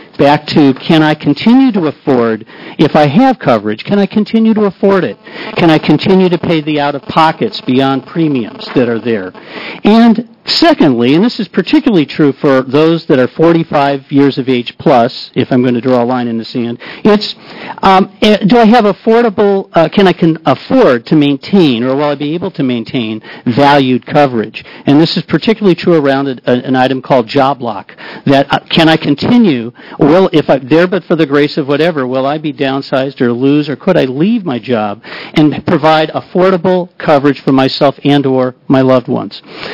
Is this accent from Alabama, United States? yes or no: no; Lake Oswego, Oregon, United States; For the record, I'm from Lake Oswego, but I'm also a state director for AARP here in Oregon.